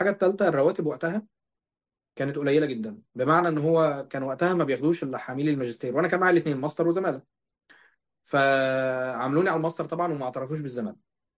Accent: Egypt; والمشكله ان القضاء عندهم برضو بيطول زي عندنا في مصر يمكن برضو

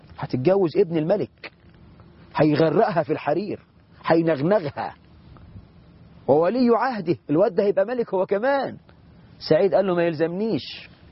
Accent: Egypt; عندنا في مصر 12 مليون بنت عانس

